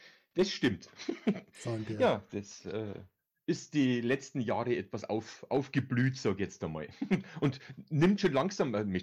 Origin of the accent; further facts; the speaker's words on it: Bad Tölz, Bavaria, Germany; Nachdem, dass ich schon 50 plus bin, ich komme aus Bayern, wie man vielleicht hört, in der Nähe von München, aus Bad Tölz.